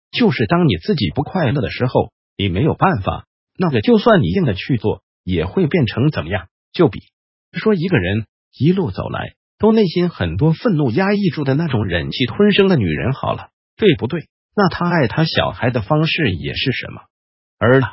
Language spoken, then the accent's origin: Chinese; Taiwan; 就像我们台湾人可以说是最会玩又最不会玩的民族